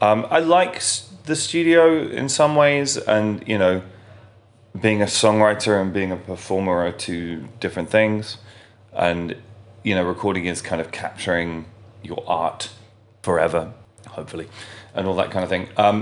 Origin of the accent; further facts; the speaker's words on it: England, United Kingdom; I mean, I am English, I get that.